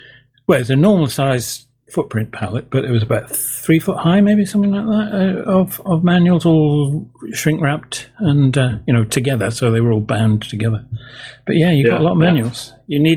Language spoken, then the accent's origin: English; England, United Kingdom; I get laughed at for being an Englishman trying to speak Scots.